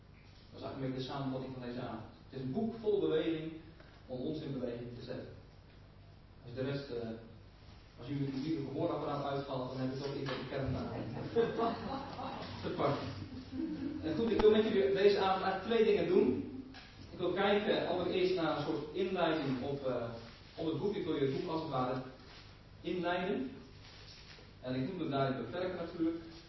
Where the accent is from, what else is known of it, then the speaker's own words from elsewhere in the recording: Kampen, Overijssel, Netherlands; also born or lived in Dordrecht; Ik kom zelf ook niet hier uit de buurt. Ik kom uit Kampen, maar ik ben geboren in de wonderschone stad Dordrecht.